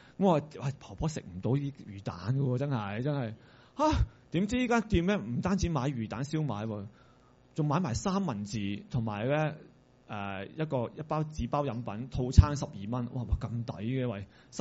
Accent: Hong Kong; 即係可能我哋香港人即係見得太多呢啲

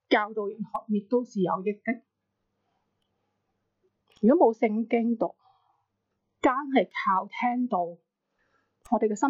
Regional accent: Hong Kong; 我哋生命身，我哋系香港人啦吓。

